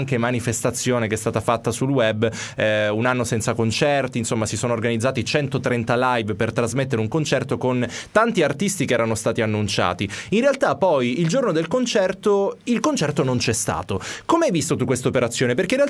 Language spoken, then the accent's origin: Italian; Sicily, Italy; noi siamo tra virgolette anche un po' fortunati, perché essendo siciliani in qualche modo abbiamo anche potuto vivere il calore della nostra terra